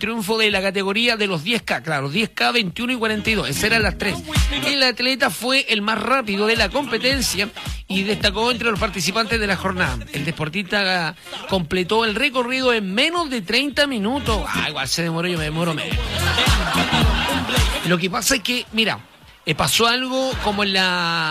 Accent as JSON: {"language": "Spanish", "region": "Valparaíso", "country": "Chile", "said": "Somos de Valparaíso."}